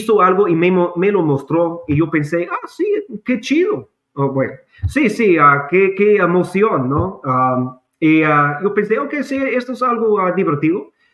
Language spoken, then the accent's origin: Spanish; United States; Spanish is a second language; soy nacido y criado aquí mismo en Estados Unidos. Español no es mi primer idioma, yo tenía que aprender como los demás en la preparatoria